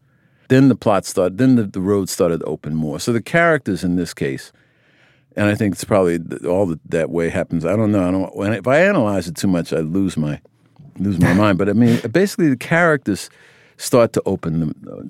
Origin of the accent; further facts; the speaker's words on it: United States; Well, I mean, I'm a black man. I grew up in America, so I don't need to.